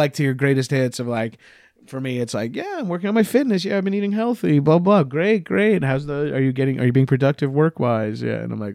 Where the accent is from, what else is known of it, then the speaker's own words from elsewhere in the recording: New York, United States; accent: New York; oh man, my New York accent came out.